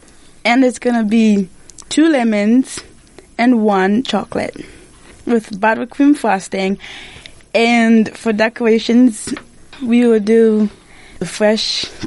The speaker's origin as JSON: {"language": "English", "country": "DR Congo", "said": "I am from Democratic Republic of Congo."}